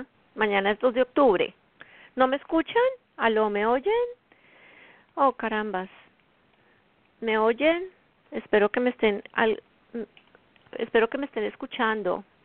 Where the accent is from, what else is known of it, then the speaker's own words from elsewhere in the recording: Colombia; now in United States; Son las 9 de la noche en punto en la zona este de los Estados Unidos, 8 de la noche en mi país natal, Colombia.